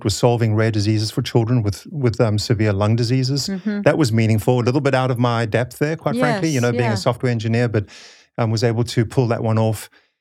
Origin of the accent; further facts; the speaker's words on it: Durban, KwaZulu-Natal, South Africa; in a poor neighborhood. I believe it's equivalent to the projects. It was government housing, but they were standalone houses. But so a pretty poor area of the city where I grew up in Durban.